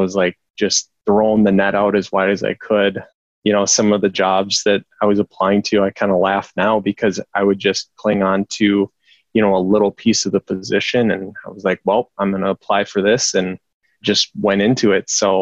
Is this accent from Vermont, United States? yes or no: no; Minnesota, United States; So I'm originally from Minnesota, if you can't tell in my accent, but yeah, I graduated in 2016 from Gustavus down in St. Peter, Minnesota.